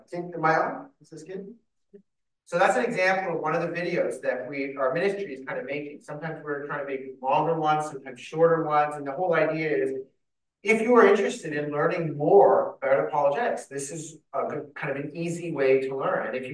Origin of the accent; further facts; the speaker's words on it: Canada; if you hear my accents, because I was born and raised in Canada